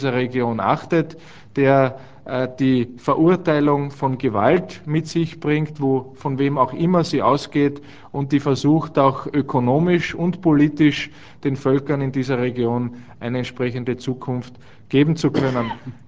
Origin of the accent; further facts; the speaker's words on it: Austria; Wenn wir als Österreicher einen kleinen Beitrag dazu leisten können